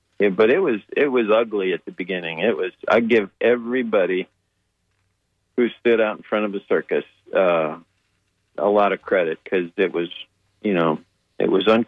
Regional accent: Chicago, Illinois, United States; also born or lived in Cleveland / Detroit; I grew up in Chicago and Cleveland and Detroit

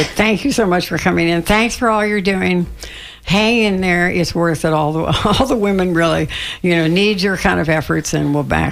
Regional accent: Chicago, Illinois, United States; but also I was from Chicago, and so we certainly historically knew about the Chicago fire

